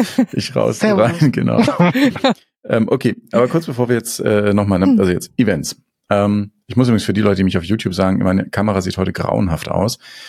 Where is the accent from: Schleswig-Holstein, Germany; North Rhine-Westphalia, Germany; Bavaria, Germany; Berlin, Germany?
Bavaria, Germany; Nuremberg; Ich bin ja ursprünglich in Nürnberg mal groß geworden.